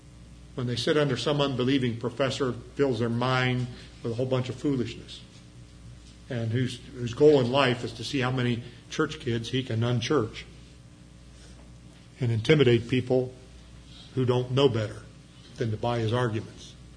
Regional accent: United States; Now, that offends me as an American, but it doesn't surprise me as a Christian.

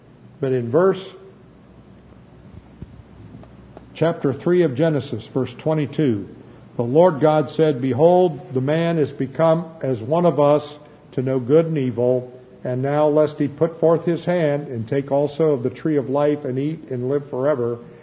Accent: Chillicothe, Ohio, United States; I mentioned I was from Chillicothe, and I was born and raised there, and we lived at 1179 Nelson Drive.

